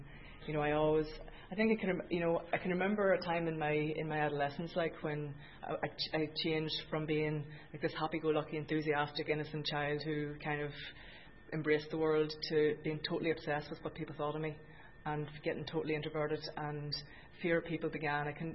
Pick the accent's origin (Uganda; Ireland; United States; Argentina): Ireland; I'm obviously Irish, and, you know, I come from a good family.